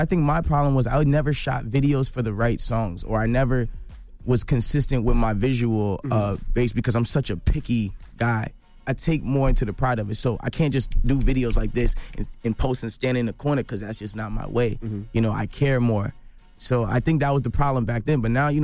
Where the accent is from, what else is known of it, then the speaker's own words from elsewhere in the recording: Barbados; Nah, I'm actually Bayesian. I'm just Jamaican by association.